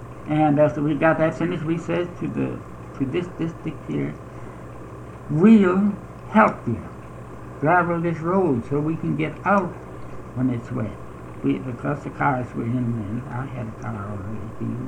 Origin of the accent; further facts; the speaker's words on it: Cameron, United States; moved away as an adult; now in Canada; No. See, where I was raised in Cameron. And then I farmed at Cameron for 3 years. Then we went to Canada, my brother, August, and myself.